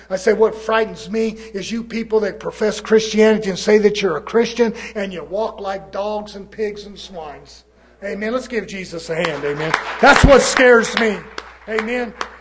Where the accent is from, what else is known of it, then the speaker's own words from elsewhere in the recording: California, United States; I'm from California. I don't know if they got any of them out there. I learned to talk like this out here.